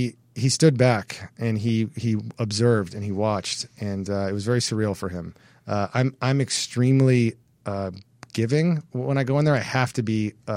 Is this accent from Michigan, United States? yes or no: no; Hermosa Beach, California, United States; But I'm from Hermosa Beach. You know, I'm from down here.